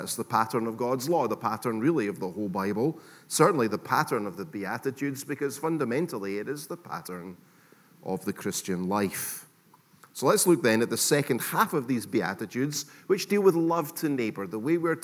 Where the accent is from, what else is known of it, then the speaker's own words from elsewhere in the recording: Scotland, United Kingdom; I, being a Scottish Presbyterian, would like to challenge that claim.